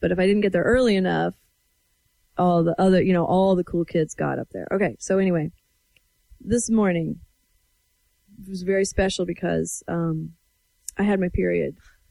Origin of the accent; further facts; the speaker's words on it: Everson, Washington, United States; So up in Washington State, you know, it gets pretty snowy. I'm from Northwest Washington. This was Nooksack Valley High School, in Everson, Washington.